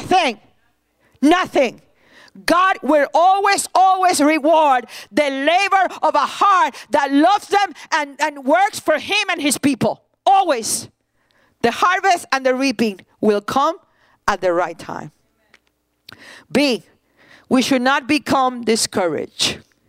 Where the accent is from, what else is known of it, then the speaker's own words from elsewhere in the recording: Puerto Rico; I grew up in Puerto Rico in a farm for many years, and my father had chickens in the backyard.